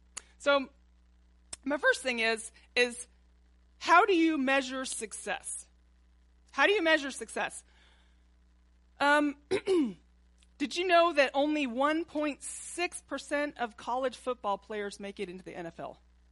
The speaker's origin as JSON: {"language": "English", "region": "Texas", "country": "United States", "said": "I am from Texas, most of y'all know. That's an understatement. I love football, you know, but it's kind of mandatory for Texas residents."}